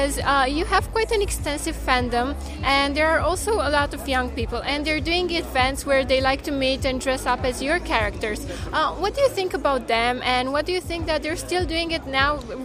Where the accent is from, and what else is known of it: Romania; English is a second language